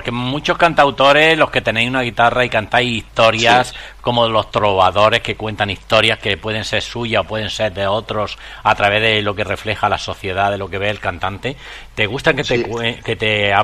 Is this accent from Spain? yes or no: yes; Granada, Andalusia, Spain; ¿Qué tendrá mi tierra? Perdona, que yo soy granadino.